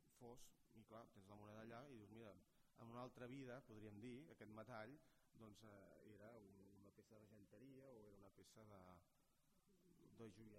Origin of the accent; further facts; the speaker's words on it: Barcelona, Catalonia, Spain; tan orgullosos estem tots com a barcelonins